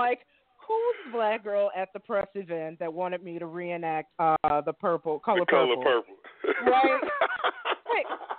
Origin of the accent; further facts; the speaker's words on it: Chicago, Illinois, United States; That's 2 p.m. if you're in my hometown of Chicago